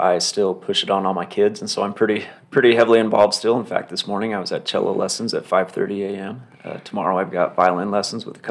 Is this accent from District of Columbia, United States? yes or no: no; Sandy, Utah, United States; So I grew up in the area. I grew up in Sandy. So this is home, although I've moved away a few times. But moved back to the area about 12 years ago.